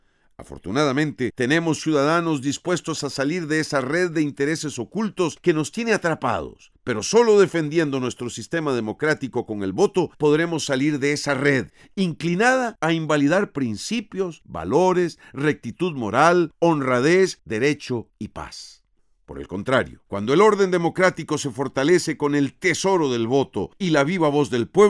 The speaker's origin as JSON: {"language": "Spanish", "country": "Costa Rica", "said": "Como costarricenses debemos permanecer en democracia."}